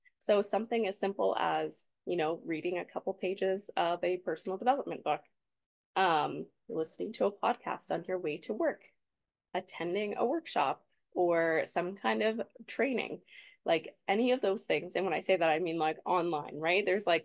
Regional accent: Canada; as Canadians, I'm Canadian, we tend to have that little like up on the end.

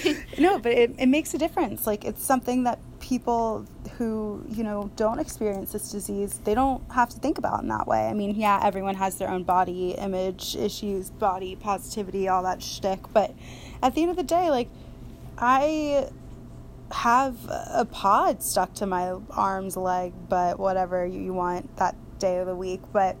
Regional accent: the South, United States; I'm from the South and I honestly, you know, it was like one of those like bless her heart moments.

